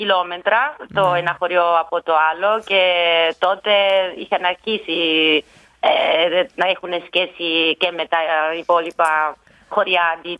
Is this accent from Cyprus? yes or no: no; Apulia, Italy; first language Salentine dialect; Greek is a second language; τα γκρίκο δεν είναι η μητρική μου γλώσσα. Δηλαδή, στο σπίτι οι γονείς μου μιλάγανε η άλλη διάλεκτο, η σαλιντινική διάλεκτο, όπως ξέρετε είμαστε πολύ γλωσσιακοί στην Καταταλία.